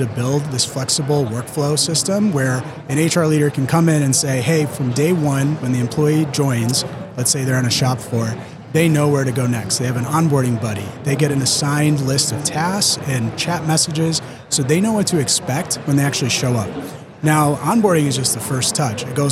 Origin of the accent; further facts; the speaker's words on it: Chicago, Illinois, United States; I hail from Chicago, so go Bulls.